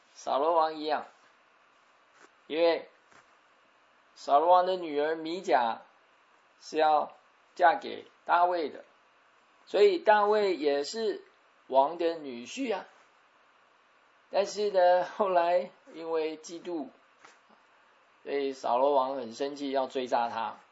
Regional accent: China; 好像我们中国人常讲啊，不把神放在眼里

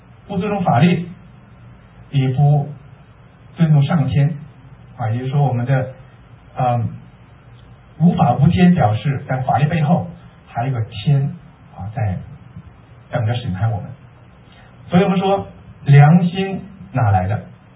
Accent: China; 我们中国是神州大地啊，神州大地是什么意思呢？

